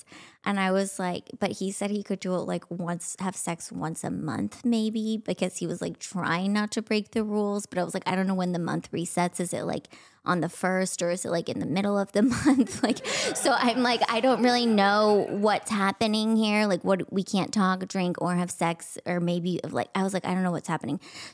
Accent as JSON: {"language": "English", "region": "Texas", "country": "United States", "said": "Like I'm from Texas. I'm very Christian."}